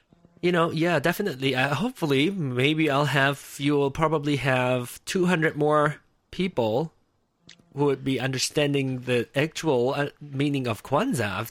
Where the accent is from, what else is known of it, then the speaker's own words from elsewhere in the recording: Malaysia; I always say that I'm from Malaysia. I'm a Malaysian, but I'm Chinese.